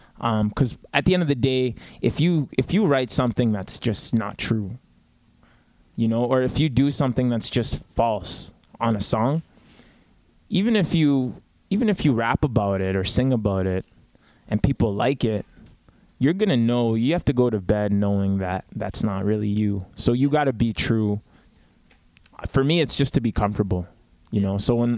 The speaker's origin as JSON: {"language": "English", "town": "Winnipeg", "region": "Manitoba", "country": "Canada", "tie": "born or raised there", "said": "I grew up in Winnipeg. but I grew up, I went to high school in Fort Richmond Collegiate, and then I grew up around that area too. So like the south end of the city."}